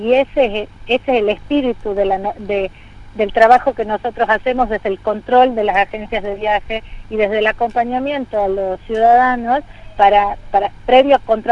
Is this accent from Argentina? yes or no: yes; Tucumán, Argentina; nosotros como tucumanos